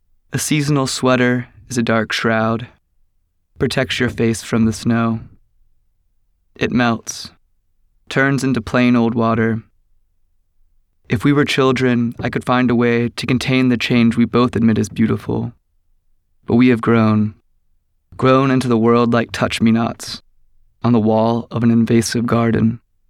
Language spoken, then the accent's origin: English; North Carolina, United States; now in Oakland, United States; I'm from North Carolina, and I'm back here now. I live in Oakland in a shack, and it's really nice.